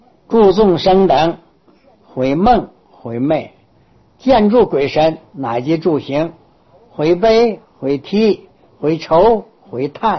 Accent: Northeast China, China; 过去我们东北那边有一个土法子

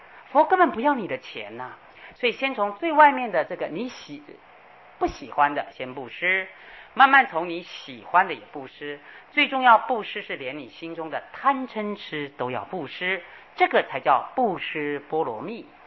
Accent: China; 我们中国人讲舍得舍得

